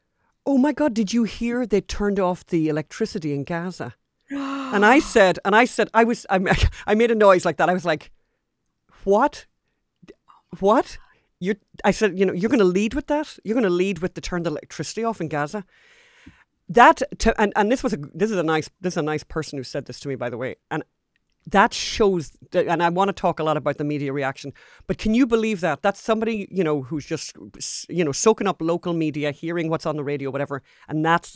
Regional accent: Ireland; I'm a Catholic, not obviously, but I'm Irish

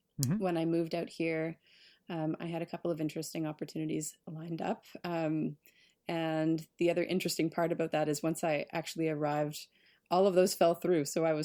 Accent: Port Elgin, Ontario, Canada; I grew up in Port Elgin, which you're probably familiar with if you're in Toronto. It's about 3 hours north on Lake Huron.

